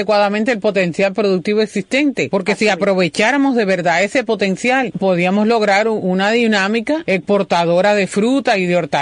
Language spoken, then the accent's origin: Spanish; Las Tunas, Cuba; moved away; yo lo viví en Cuba. El mercado, yo soy de las Tunas y los mercados estaban llenos